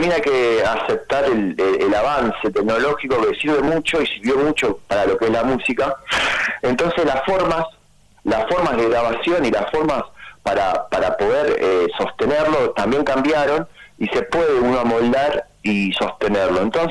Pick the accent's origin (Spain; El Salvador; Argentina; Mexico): Argentina; Buenos Aires; Yo actualmente estoy viviendo en el barrio de Almagro, pero de toda mi vida, y crecí en La Boca.